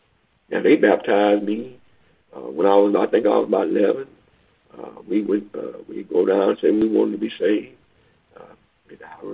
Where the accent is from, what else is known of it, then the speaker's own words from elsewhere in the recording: Hempfield, Pennsylvania, United States; Well, I grew up down in Hempfield. There's some good people in Hempfield. Some wonderful, good country people.